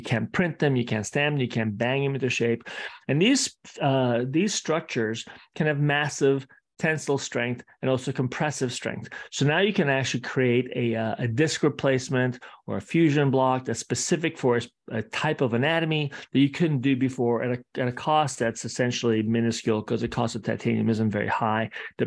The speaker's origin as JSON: {"language": "English", "country": "Italy", "also_born_or_lived": "Australia", "lives_now": "San Francisco, United States", "said": "I'm actually originally from Italy by way of Australia and then California."}